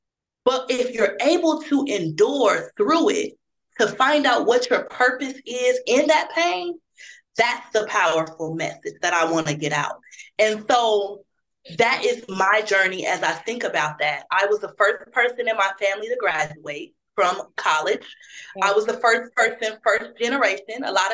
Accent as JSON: {"language": "English", "town": "Toledo", "region": "Ohio", "country": "United States", "tie": "born or raised there", "said": "although I reside in Indianapolis, Indiana, I am from the small town of Toledo, Ohio. And so I'm born and raised in Toledo, Ohio."}